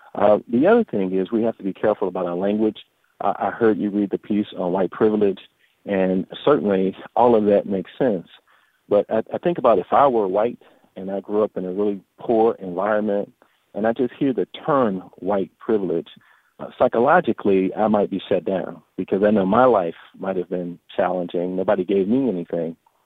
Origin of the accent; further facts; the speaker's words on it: East St. Louis, Illinois, United States; now in Jacksonville, United States; I'm actually from East St. Louis originally